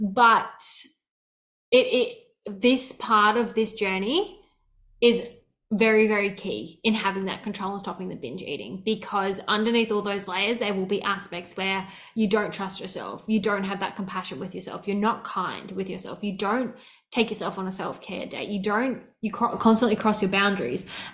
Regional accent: Melbourne, Victoria, Australia; growing up in Melbourne

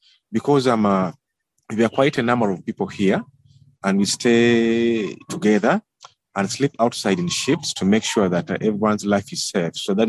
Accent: Uganda; moved away; I fled my home country, Uganda, because of my sexual orientation and for fear of being persecuted.

